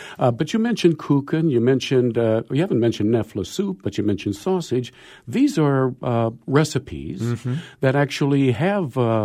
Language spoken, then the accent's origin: English; Minnesota, United States; now in North Dakota, United States; Well, I grew up in Minnesota before I moved to North Dakota, where there were a lot of Germans from Germany.